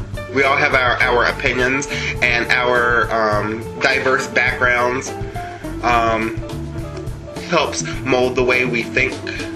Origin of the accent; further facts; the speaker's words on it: West Virginia, United States; I'm from West Virginia, originally. That I grew up in an all-white community. That, as a matter of fact, my entire family was the only black family in the county.